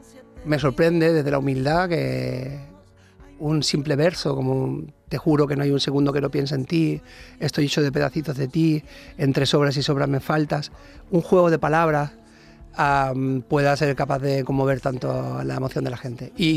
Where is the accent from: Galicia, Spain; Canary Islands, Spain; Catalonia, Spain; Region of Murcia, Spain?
Catalonia, Spain; Barcelona; born there; Yo nací en Barcelona de casualidad.